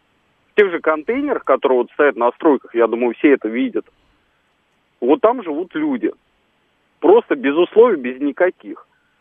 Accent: Moscow, Russia; я москвич.

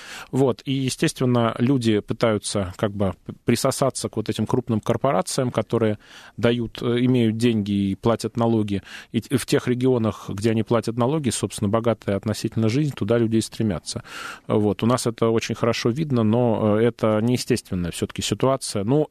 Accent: Moscow, Russia; как москвич в третьем поколении

